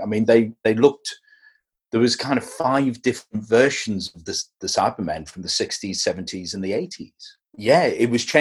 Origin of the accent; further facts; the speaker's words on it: Liverpool, North West England, United Kingdom; I grew up in Liverpool.